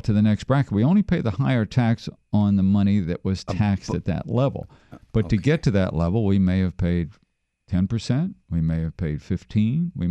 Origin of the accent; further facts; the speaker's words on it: Maryland, United States; I'm born and raised in Maryland.